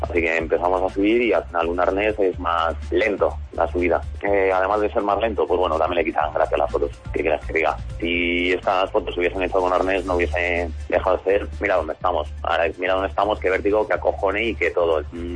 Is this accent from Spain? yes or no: yes; Talavera, Spain; gracias a esto se está hablando mi pueblo, se está hablando esta construcción que se hizo, se está conociendo este pueblo de Talavera